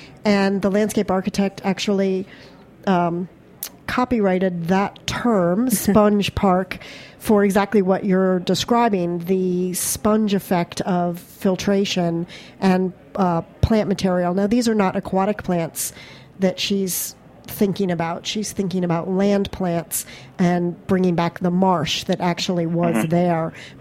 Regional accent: United States; Well, I grew up on Long Island Sound

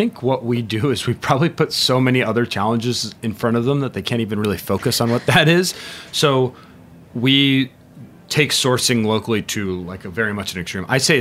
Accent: Arizona, United States; I'm from Arizona. So the Southwest, okay.

